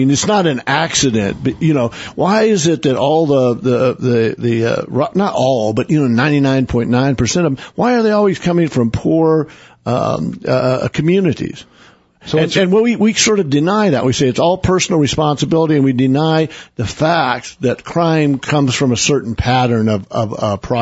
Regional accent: Oklahoma, United States; When I was growing up in Oklahoma, when I went to college, you could drive around the town on paved streets.

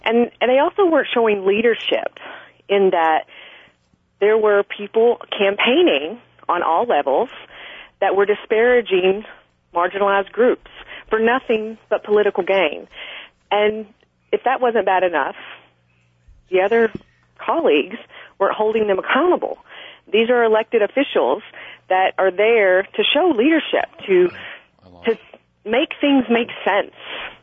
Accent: Arkansas, United States; now in Arizona, United States; Well, I'm originally from Arkansas, so you'll hear the accent come out as we go, and I moved to Arizona in 98.

